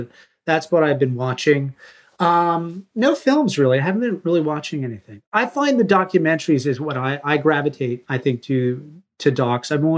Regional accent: Maine, United States; You know, growing up in Maine, you never went in swimming. You'd go boating, you'd do some stuff, but as kids, just so damn cold, you didn't grow up doing it.

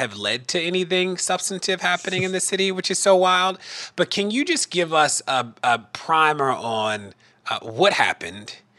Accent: Baltimore, Maryland, United States; dives into the entire sordid story of the Gun Trace Task Force in my hometown, Baltimore.

